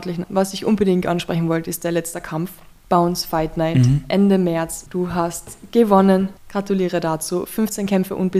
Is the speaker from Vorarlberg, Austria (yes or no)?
no; Carinthia, Austria; bei uns in Kärnten auch.